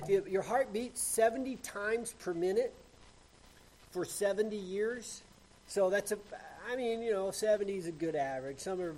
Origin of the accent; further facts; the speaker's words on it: Lubbock, Texas, United States; I don't know, my hometown, Lubbock, Texas, it's dry and it's hot and the dust blows in the spring.